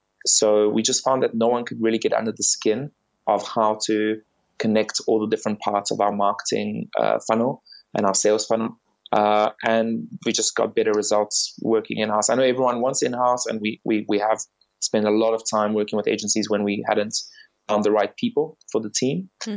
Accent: South Africa; also born or lived in Bulgaria; So I'm originally from Bulgaria, even though I've lived my whole life in South Africa.

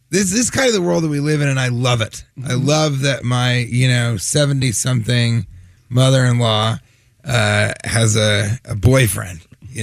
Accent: Denver, Colorado, United States; now in New York City, United States; I live in New York City.

